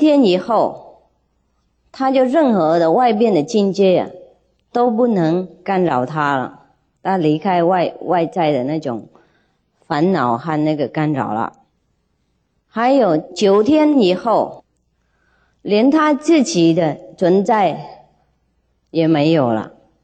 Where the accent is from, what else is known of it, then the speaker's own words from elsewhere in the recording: China; 我们也是中国人，从小就读了，上大学也读